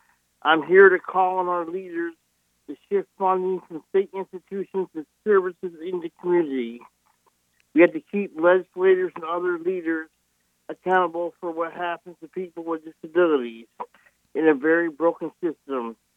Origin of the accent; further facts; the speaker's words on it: Springfield, Illinois, United States; I'm from Springfield and currently live in Pontiac.